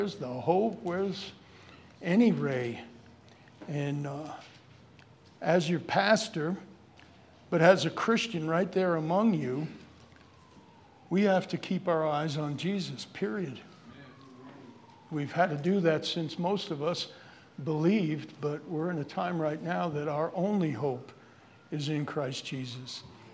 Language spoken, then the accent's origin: English; New York, United States; And I'm from New York, if you haven't figured that out, but that's almost 50 years ago.